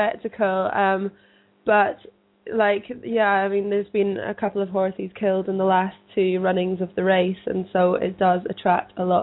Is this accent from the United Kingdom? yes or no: yes; Scotland, United Kingdom; I grew up in Scotland, which is very cold and wet, but down in the south, it's normally quite nice, and I've lived here for quite a long time